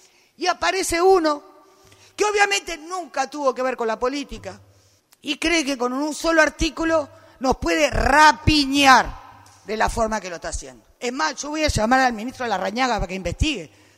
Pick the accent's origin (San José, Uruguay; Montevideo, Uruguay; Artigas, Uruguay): Montevideo, Uruguay; lo pagamos los montevideanos en nuestros impuestos